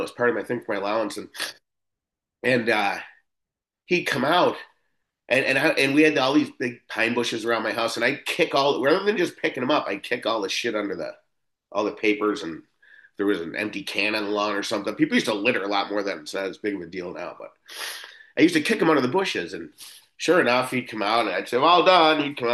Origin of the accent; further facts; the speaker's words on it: Buffalo, New York, United States; But so I grew up in South Buffalo, and you know, a heavy Irish Catholic.